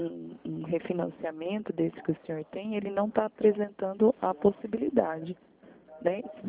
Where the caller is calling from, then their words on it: Americana, São Paulo, Brazil; Eu falo aqui do interior de São Paulo, Americana